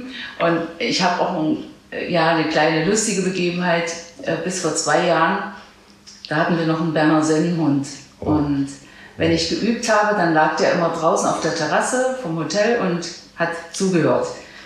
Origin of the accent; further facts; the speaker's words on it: Jeßnitz, Saxony-Anhalt, Germany; ich komme aus Jesnitz, da bin ich im Prinzip in Dessau geboren, aber in Jesnitz aufgewachsen, da geblieben, gleich auch im Hause meiner Eltern.